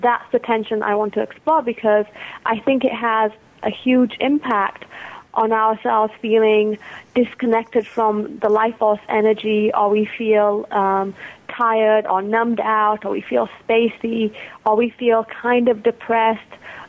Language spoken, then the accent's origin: English; India; born there; I'm Indian by birth